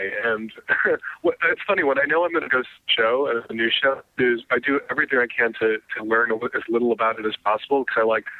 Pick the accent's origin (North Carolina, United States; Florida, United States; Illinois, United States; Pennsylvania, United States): Illinois, United States; Chicago; They asked him if he and I would like to talk about our experiences growing up in Chicago in relationship to the play and our experiences with being bullied.